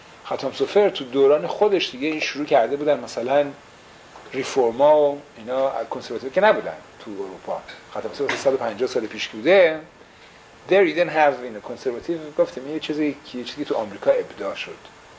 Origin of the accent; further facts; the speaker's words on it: Iran; now in United States; ما ایرانی ها که از ایران اومدیم